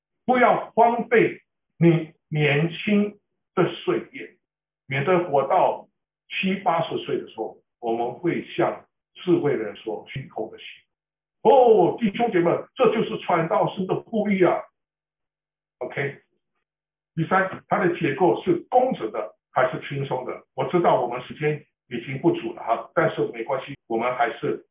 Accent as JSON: {"language": "Chinese", "country": "Canada", "said": "我们是从加拿大来的，"}